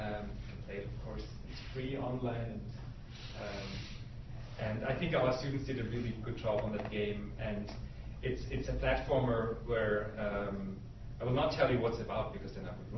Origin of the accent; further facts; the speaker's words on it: Austria; English is a second language; I come from Austria.